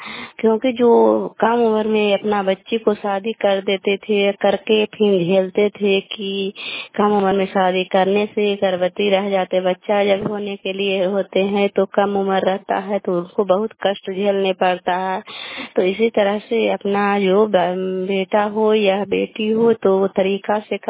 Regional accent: Kalyanpur, Bihar, India; घर कल्याणपुर वाली बेलछी पंचायत प्रखंड चंदी जिला नालंदा का निवासी हूँ।

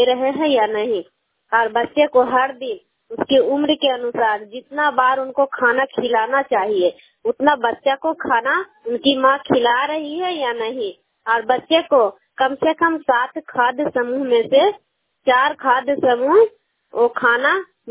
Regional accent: Bihar, India; मैं कैलागांव नगर नौसा प्रखंड नालंदा जिला की निवासी हूँ।

